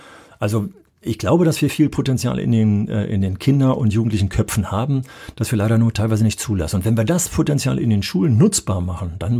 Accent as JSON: {"language": "German", "region": "Berlin", "country": "Germany", "said": "Ich weiß noch ganz genau, dass ich als Berliner an die Nordsee kam"}